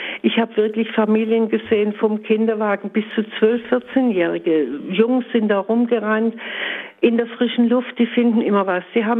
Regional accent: Stuttgart, Baden-Württemberg, Germany; now in Frankfurt, Germany; ich bin ja schon über 80, noch fit und so weiter. Ich bin Stuttgarterin, bin vor 5 Jahren nach Frankfurt gezogen, 6 Jahre sind schon.

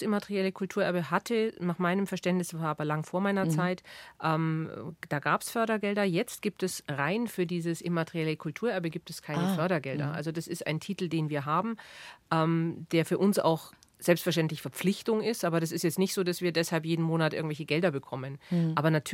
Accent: Sonthofen, Bavaria, Germany; born there; Ja, ich komme aus Sonthofen gebürtig, wobei das nochmal eine ganz andere Geschichte ist als Hindelang.

